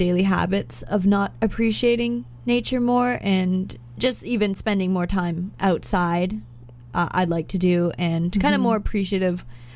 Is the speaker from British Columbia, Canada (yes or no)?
yes; Coquitlam, British Columbia, Canada; I grew up in Coquitlam, which derives from an Indigenous name